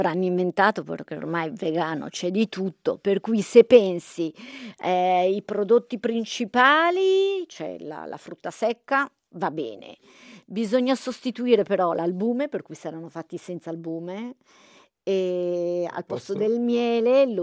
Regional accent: Piedmont, Italy; Io essendo piemontese sinceramente apprezzo molto quello della mia regione perché mi piacciono molto le nocciole.

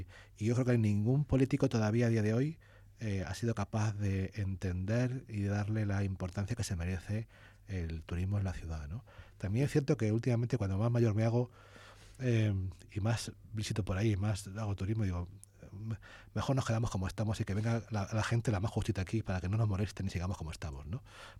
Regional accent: Elche, Valencian Community, Spain; Y yo digo, sí, soy de Elche.

